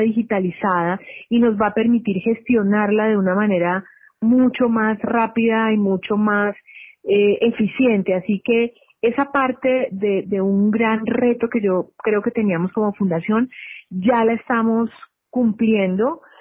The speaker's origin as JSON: {"language": "Spanish", "town": "Barranquilla", "region": "Atlántico", "country": "Colombia", "tie": "born or raised there", "also_born_or_lived": "United States", "said": "Yo soy criada en Barranquilla. Nací por accidente en Estados Unidos, pero soy barranquillera de registro civil y de corazón."}